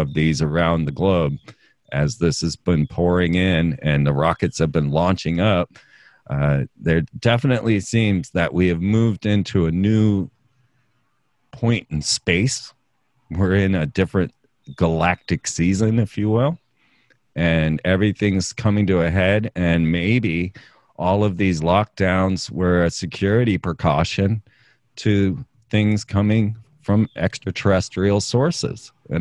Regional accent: Orlando, Florida, United States; You know, I grew up in Orlando. I watched the rocket launches, and, you know, they were a very special event.

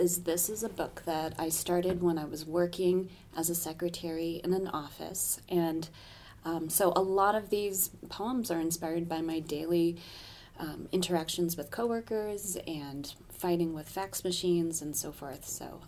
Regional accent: Salem, Oregon, United States; Well, I'm from Salem, Oregon.

